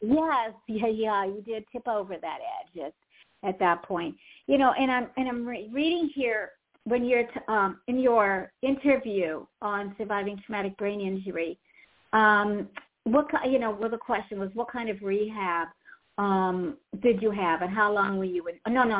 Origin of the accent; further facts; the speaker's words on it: Pittsburgh, Pennsylvania, United States; I know, and I'm from Pittsburgh. I should not be getting that name wrong.